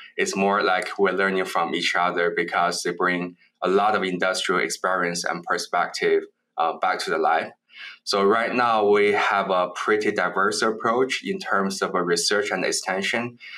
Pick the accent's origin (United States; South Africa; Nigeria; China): China; English is a second language; I grew up in China. I was born over there. My whole family is farmers